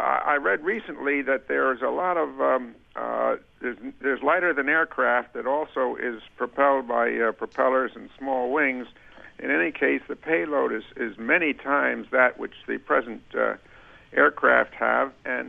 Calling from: Cheshire, Connecticut, United States; from Cheshire, Connecticut.

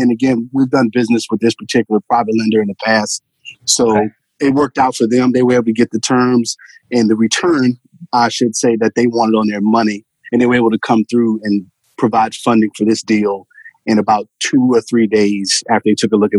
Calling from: Goldsboro, North Carolina, United States; Goldsboro, North Carolina, about an hour outside of Raleigh.

